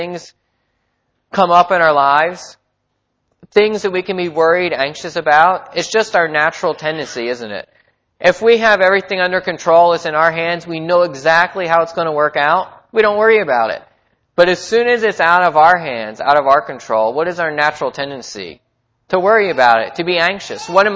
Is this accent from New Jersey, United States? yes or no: no; Pennsylvania, United States; I had the opportunity to serve at a Christian camp in Pennsylvania, my home state.